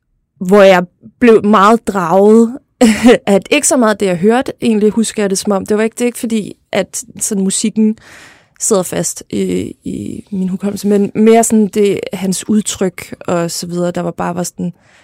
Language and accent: Danish; Zealand, Denmark; jeg voksede op på Lolland og var sådan lidt, følte mig lidt udenfor hele tiden